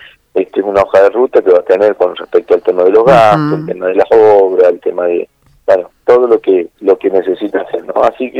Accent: San Luis, Argentina; más quienes somos de San Luis

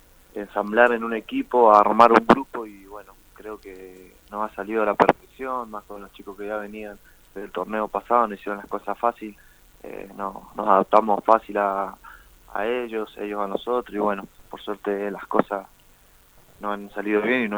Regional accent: Mendoza, Argentina; Sí, soy de Mendoza.

